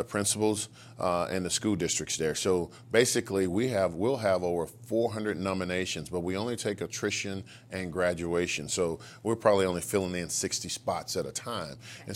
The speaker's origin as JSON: {"language": "English", "town": "Little Rock", "region": "Arkansas", "country": "United States", "tie": "born or raised there", "said": "And so I go back to my hometown of Central Arkansas, Little Rock, and I start this program to send kids off to college."}